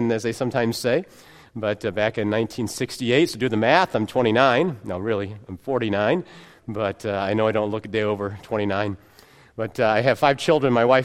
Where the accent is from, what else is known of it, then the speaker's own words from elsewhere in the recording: Joliet, Illinois, United States; I grew up in the Chicago area, Joliet, Illinois. Maranatha Baptist Church of Joliet, Illinois was my home church.